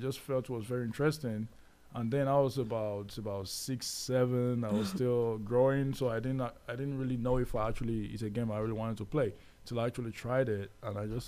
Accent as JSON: {"language": "English", "country": "Nigeria", "tie": "born or raised there", "said": "But we all grew up, like, in Nigeria, so I lived in Nigeria all my life"}